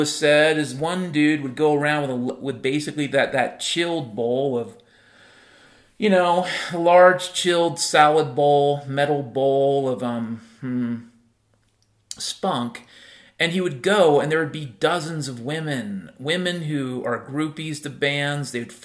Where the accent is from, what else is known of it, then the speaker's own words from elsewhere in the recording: Ireland; Again, I'm an Irishman.